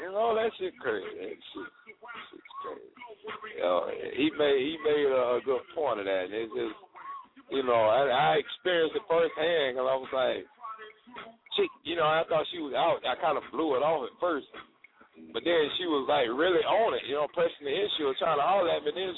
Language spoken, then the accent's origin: English; Puerto Rico; Ever since I came from Puerto Rico